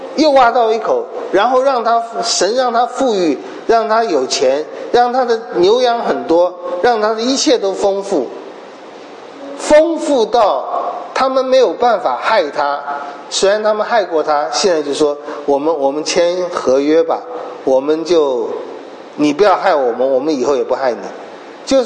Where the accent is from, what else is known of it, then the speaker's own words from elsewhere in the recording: Taiwan; 这是我们台湾人最喜欢讲的话